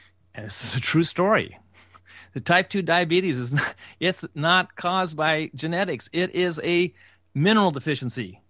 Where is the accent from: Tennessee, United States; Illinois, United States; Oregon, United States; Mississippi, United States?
Oregon, United States; Medford; The only time I ever got to see him talk in person was here in Medford, Oregon, right here in my hometown.